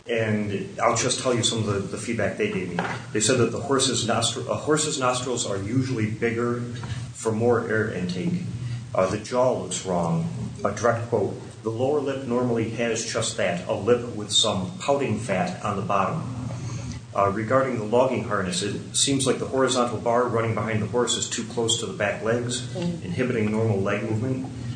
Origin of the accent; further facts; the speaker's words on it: New York, United States; I grew up around horses in New York, so...